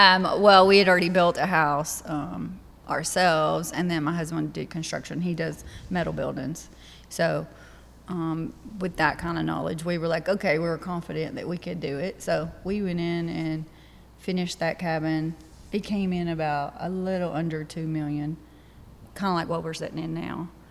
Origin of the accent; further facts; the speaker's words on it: Eagletown, Oklahoma, United States; No, I'm from Eagletown.